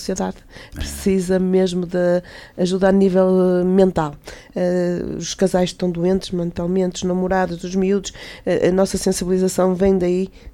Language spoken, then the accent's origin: Portuguese; Braga, Norte, Portugal; Eu fui criada cá, nasci cá em Braga, os meus pais são de origem cabo-verdiana, mas eu fui criada aqui com os costumes